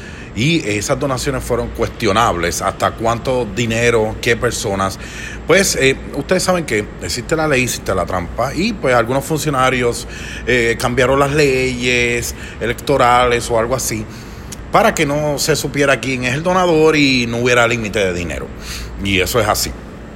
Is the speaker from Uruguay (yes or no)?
no; Puerto Rico; Nosotros como puertorriqueños no podemos siempre estar agarrados de la mano de este gobierno.